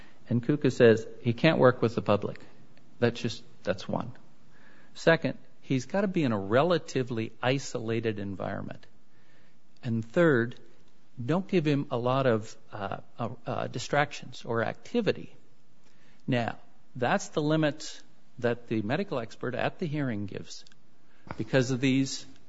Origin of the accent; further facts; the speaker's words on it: Great Falls, Montana, United States; I am from Great Falls, Montana.